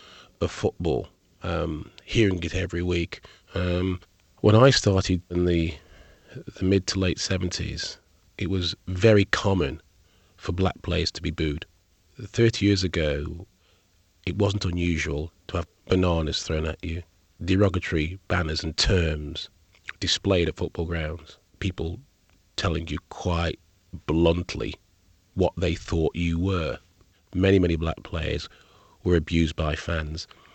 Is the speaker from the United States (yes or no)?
no; Stoke-on-Trent, West Midlands, United Kingdom; I started playing football professionally with my hometown, Stoke City. I'm a son of Jamaican immigrants who came to the UK in the 1950s.